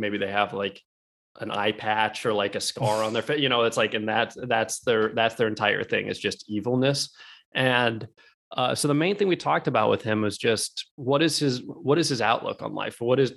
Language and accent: English; Alaska, United States; we grew up in Alaska. So it's like we grew up around a lot of it's just a lot of people with firearms.